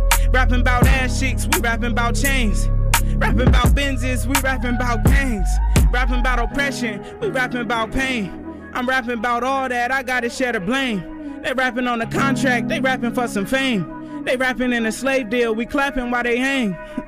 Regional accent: Vallejo, California, United States; I'm from Vallejo, California. Bay from Area, California.

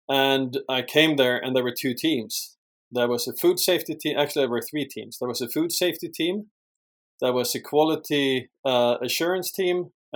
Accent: Sweden; English is a second language; moved away as an adult; now in United States; I obviously born and raised in Sweden, hence the accent.

